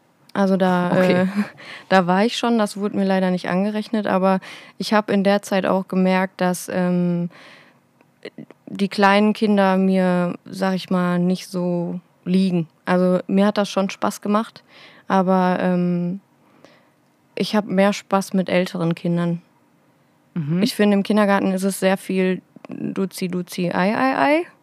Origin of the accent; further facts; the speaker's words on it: Mülheim, North Rhine-Westphalia, Germany; ich bin 28 Jahre alt und komme aus Mülheim.